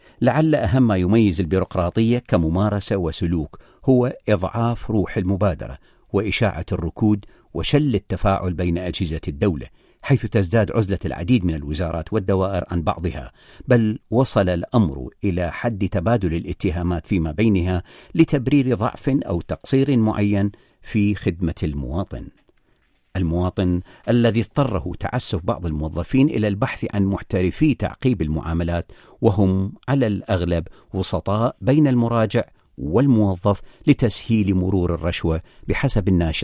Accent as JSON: {"language": "Arabic", "country": "Iraq", "said": "أما عندنا في العراق فلم نسمع خلال السنوات الأخيرة أن موظفا تعرض لمثل هذه العقوبة"}